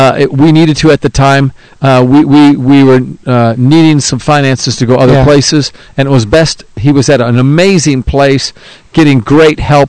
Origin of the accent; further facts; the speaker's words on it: New York, United States; Well, I'm from New York.